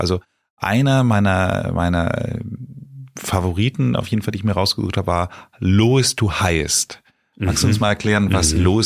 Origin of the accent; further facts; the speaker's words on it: Hamburg, Germany; alleine für uns als Hamburger mal Wilhelmsburg zu entdecken.